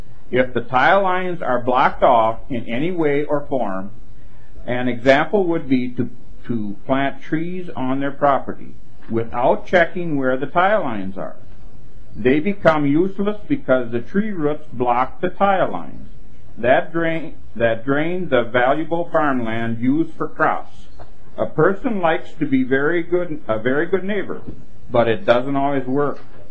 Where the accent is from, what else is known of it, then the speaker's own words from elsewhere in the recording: Lester Prairie, Minnesota, United States; from Lester Prairie in McLeod County. I have served on various different county and promotional boards. I am a lifelong resident of McLeod County.